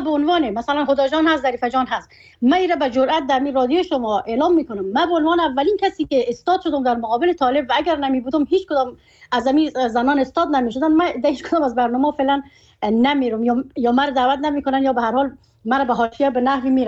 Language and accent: Persian; Afghanistan